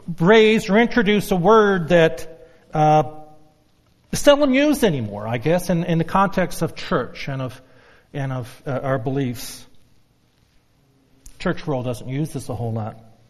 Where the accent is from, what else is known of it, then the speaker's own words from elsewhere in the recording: Newfoundland and Labrador, Canada; I grew up in Newfoundland, and all my family on every side were fishermen.